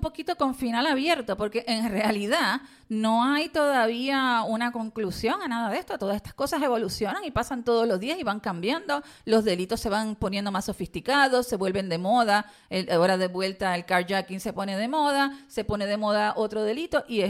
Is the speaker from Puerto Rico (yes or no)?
yes; Puerto Rico; nosotros como puertorriqueños y puertorriqueñas